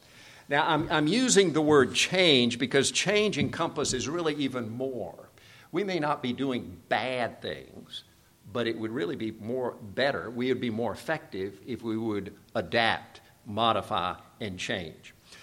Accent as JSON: {"language": "English", "country": "South Korea", "tie": "born or raised there", "moved": "yes", "said": "When I was growing up in Korea, my folks were missionaries, we would get the big Montgomery Ward catalog."}